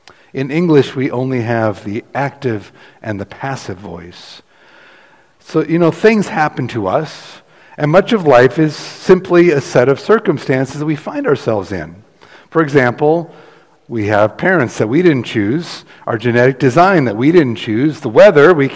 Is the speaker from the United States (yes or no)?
yes; Fountain Hills, Arizona, United States; I've had the reaction of people when I say I'm from Fountain Hills